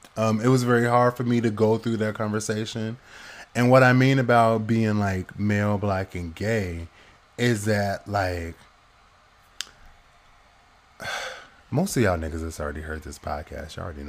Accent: Portland, Oregon, United States; I'm originally from Portland, Oregon, West Coast, below Washington, above California.

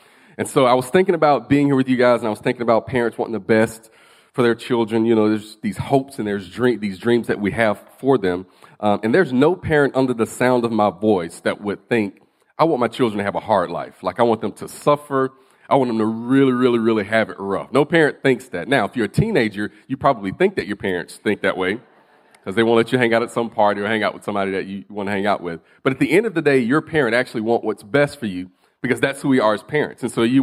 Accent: Alabama, United States; I'm from Alabama. Say y'all a lot.

